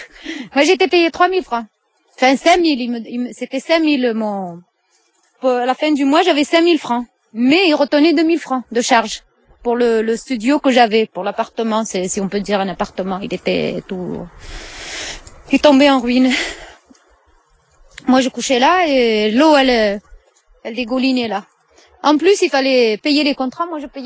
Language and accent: French; Fez, Fès-Meknès, Morocco; Je suis de Fès.